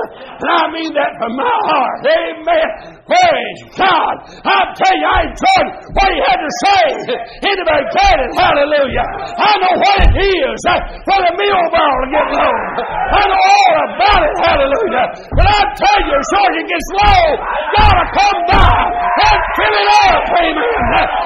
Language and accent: English; Asheville, North Carolina, United States; I'm from Asheville, or Barnesville, north of Asheville.